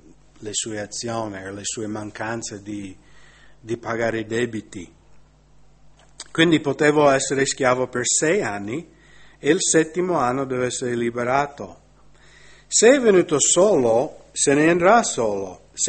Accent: United States; Italian is a second language; now in Italy; Magari qui in Italia non è molto evidente questo, nel mio paese, negli Stati Uniti, sta succedendo veramente un macello, no?

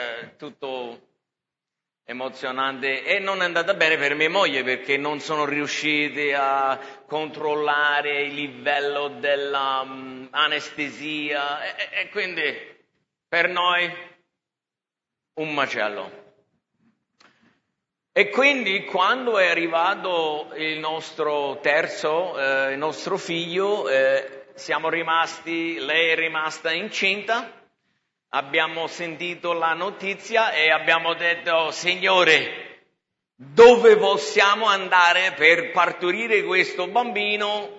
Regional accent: United States; Italian is a second language; now in Italy; sono nate due femmine a Roma, per noi americani un po' viziati non è andata molto bene

